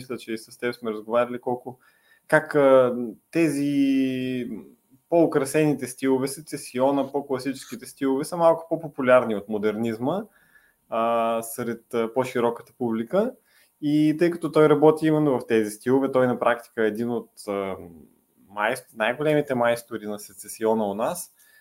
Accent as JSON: {"language": "Bulgarian", "town": "Plovdiv", "region": "Plovdiv Province", "country": "Bulgaria", "said": "Той започва кариерата си всъщност в Пловдив, което така да изтъкне като пловдивчанин."}